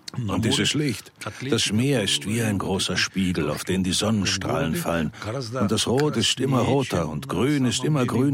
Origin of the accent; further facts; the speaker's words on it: Sukhumi, Abkhazia, Georgia; es gibt dort dieselben Wörter wie bei uns in Suchumi. Es ist kein Hochrussisch, es ist eine Schwarzmeersprache mit griechischen, jiddischen oder ukrainischen Wörtern darin.